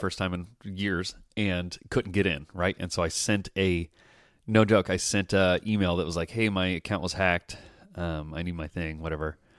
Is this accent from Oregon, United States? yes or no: yes; Eugene, Oregon, United States; I came back and it's because I'm allergic to my hometown.